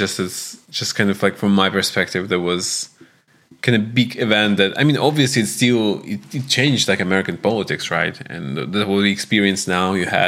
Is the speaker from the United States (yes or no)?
no; Russia; as like growing up in Russia, seeing Trump winning was actually like a sign of real democracy in a way.